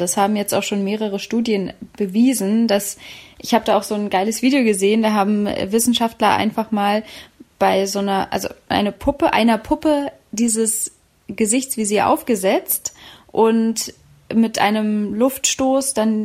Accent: Berlin, Germany; Gibt's noch eine kleine Geschichte, wieder mal aus meiner Heimatstadt Berlin.

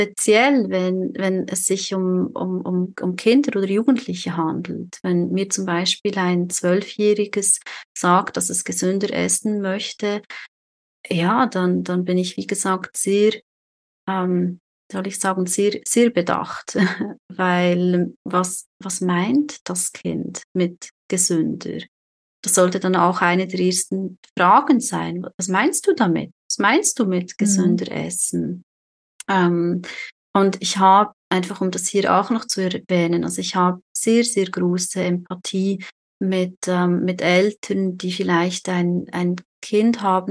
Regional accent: Switzerland; Ich weiß nicht, wie das bei euch in Deutschland ist, aber bei uns in der Schweiz, da wird schon im Kindergarten

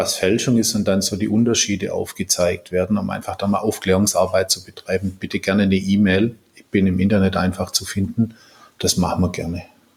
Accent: Swabia, Germany; ich bin ja Schwabe

